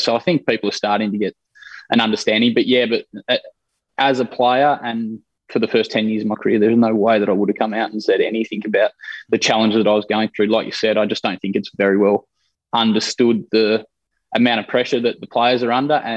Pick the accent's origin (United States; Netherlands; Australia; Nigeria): Australia; as an Australian public